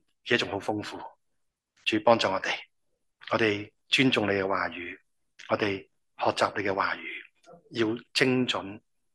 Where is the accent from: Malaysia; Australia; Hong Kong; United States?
Hong Kong; Kowloon Walled City, Kowloon; 我有记忆嘅时候，我就喺里边住噶啦，即系我第一记忆就系九龙城寨，好细个啊。咁我住真系好简单，好穷噶。我潮州人